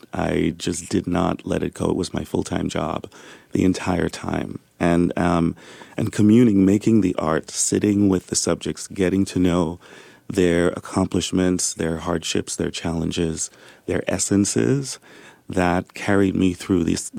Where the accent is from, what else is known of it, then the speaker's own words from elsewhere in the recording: New York, United States; now in San Francisco, United States; I live in San Francisco now, but I grew up in New York.